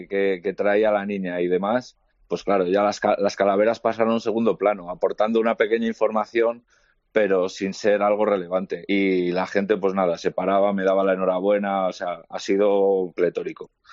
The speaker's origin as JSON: {"language": "Spanish", "town": "León", "region": "Castile and León", "country": "Spain", "said": "ahí en León, yo soy de León y vamos, te sentías, ¿no?, como un poco aislado en este sentido."}